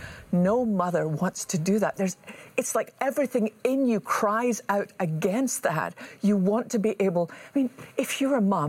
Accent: Scotland, United Kingdom; born there; I was born in Scotland.

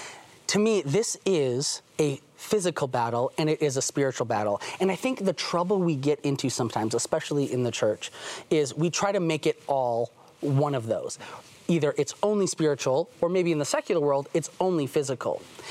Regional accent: Wisconsin, United States; Yeah, so I grew up in Wisconsin, and we lived in this old farmhouse that was set back from the road.

